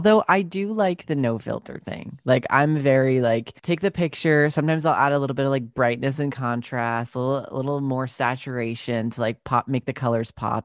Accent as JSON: {"language": "English", "region": "New York", "country": "United States", "tie": "born or raised there", "said": "So I, I grew up on Long Island and then I moved to the city when I was like 18. I did school there and then I lived in Brooklyn in an apartment for a little while."}